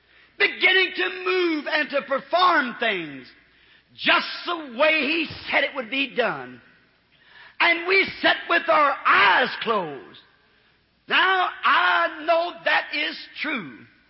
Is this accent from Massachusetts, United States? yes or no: no; Kentucky, United States; You know, I'm a Southerner. And down in the country where we live, way back in the mountain country of Kentucky, the children used to get sore eyes.